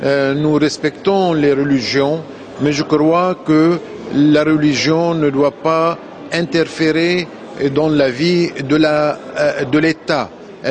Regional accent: Lebanon; ce qui s'est passé au Yémen et même en Égypte et avant chez nous au Liban

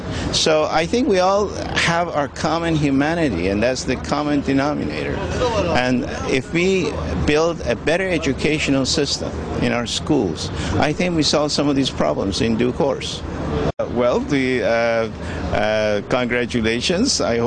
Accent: Washington, District of Columbia, United States; now in Istanbul, Turkey; I am from Washington, D.C. I also live in Istanbul.

